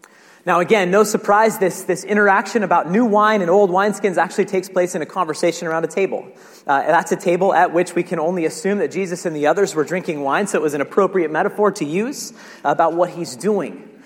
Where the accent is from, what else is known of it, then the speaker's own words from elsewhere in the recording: Truckee, California, United States; I grew up in the Tahoe, Truckee region, lots of snow when I was growing up